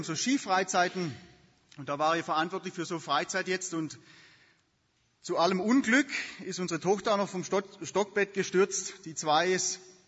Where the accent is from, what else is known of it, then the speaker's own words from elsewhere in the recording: Baden-Württemberg, Germany; als ich ein kleiner Junge war, wie gesagt, ich bin im Hohenlohe aufgewachsen